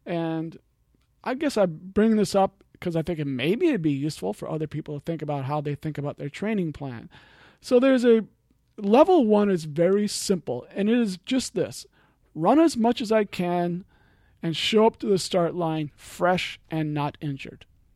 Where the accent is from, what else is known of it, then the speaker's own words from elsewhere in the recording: Midwest, United States; And I'm a guy from the Midwest, and so for me, this is going to be a gigantic challenge.